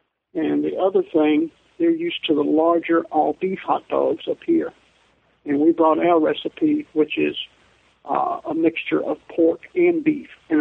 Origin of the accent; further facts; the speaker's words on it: Lynchburg, Virginia, United States; moved away as an adult; now in Indianapolis, United States; I came to Indianapolis. I'm originally from Lynchburg, Virginia, and my family had a hot dog business there in Lynchburg for 45 years before I came to Indianapolis on business.